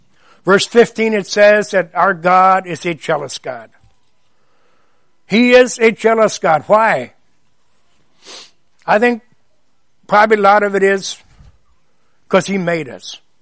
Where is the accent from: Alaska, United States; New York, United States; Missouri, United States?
New York, United States; Where I grew up in New York State, we had a lot of snow.